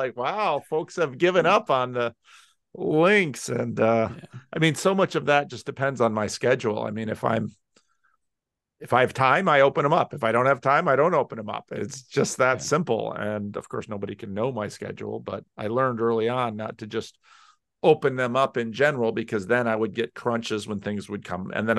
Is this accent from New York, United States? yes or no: no; New Jersey, United States; I grew up in New Jersey with a lot of Italians.